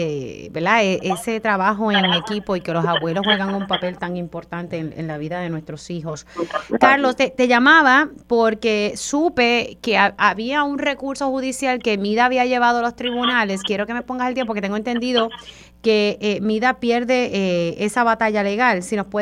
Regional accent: Utuado, Puerto Rico; Pues sí, soy una jibarita de Utuado y a veces utilizamos esos términos.

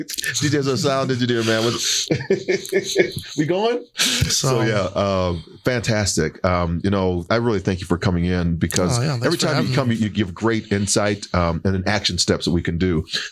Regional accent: Illinois, United States; So then I always thought about the movie, because we're both from the Chicagoland area.

